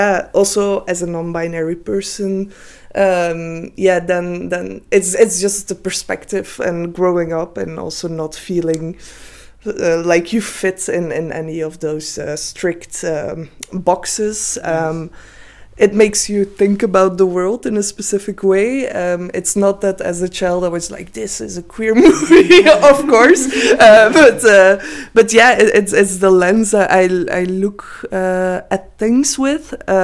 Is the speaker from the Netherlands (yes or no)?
no; Ghent, Flanders, Belgium; And in Ghent, it was great because I am from Ghent